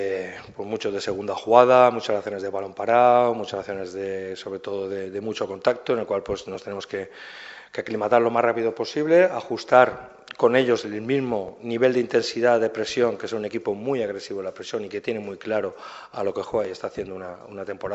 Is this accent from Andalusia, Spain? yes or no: no; Valencian Community, Spain; Mi máximo respeto, mi máximo apoyo, como valenciano que soy.